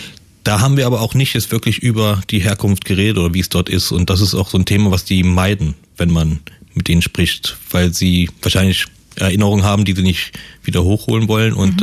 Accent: Krefeld, North Rhine-Westphalia, Germany; ich bin halt mit anderthalb Jahren von Afghanistan weg und ich kenne Afghanistan in dem Sinne gar nicht und kann auch nicht sagen, dass es meine Heimat ist, weil Heimat immer der Ort ist, wo man auch aufwächst. Und da würde ich sagen, ist Krefeld natürlich zutreffender.

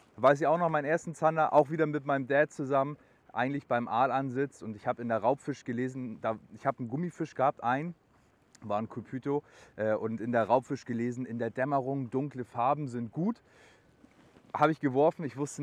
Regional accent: Hamburg, Germany; bei uns in Hamburg

